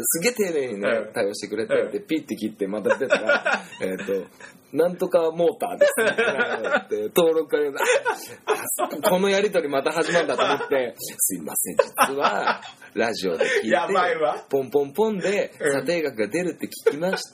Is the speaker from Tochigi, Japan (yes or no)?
no; Niigata, Japan; 地元の新潟の、